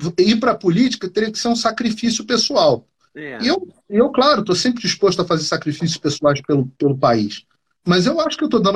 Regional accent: Brasília, Federal District, Brazil; born there; nasci na Granja do Torto, né?

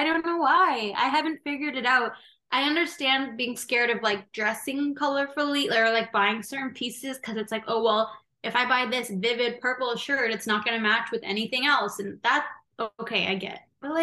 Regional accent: Brampton, Ontario, Canada; I'm South Asian, specifically North Indian. And I don't know, I was born and raised here in Toronto, like in a suburb called Brampton, just outside of Toronto. And so of course I didn't grow up in India itself

